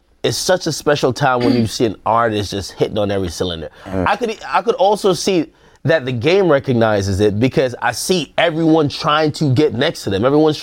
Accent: Jamaica; because I love UK and, like, even Toronto or any slang, because I came from Jamaica.

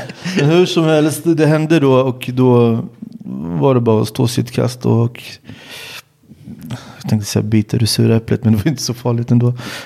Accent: Sweden; För att jag är uppvuxen i Sverige, jag har ju en svensk akademisk bakgrund, jag tänker som en svensk.

